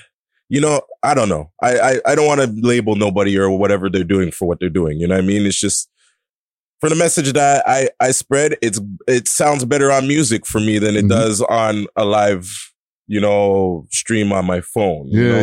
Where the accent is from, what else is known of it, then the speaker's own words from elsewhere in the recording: Toronto, Ontario, Canada; also born or lived in Mississauga; Yeah. I was born in Toronto, Etobicoke, grew up till I was in my teens, and then I moved to Mississauga.